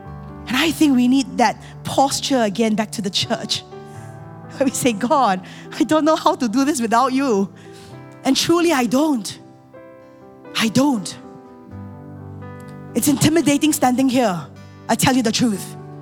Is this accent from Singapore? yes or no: yes; Singapore; I'm born and bred in Singapore, never saw tribes before.